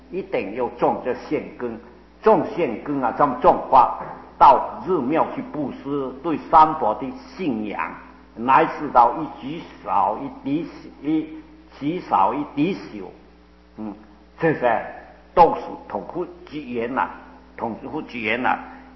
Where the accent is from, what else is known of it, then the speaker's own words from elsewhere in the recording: Guangdong, China; now in Taiwan; 我是广东人啊